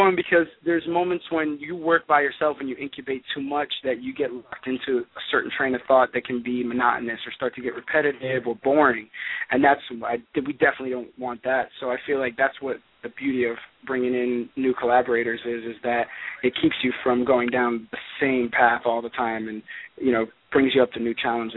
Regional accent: United States; even though I grew up in the States, obviously

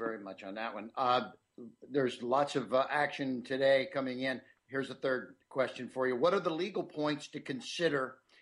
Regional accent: Ohio, United States; moved away; Well, I grew up in Ohio, so I haven't been back there on a living basis in 30-some years, but it's a conservative state.

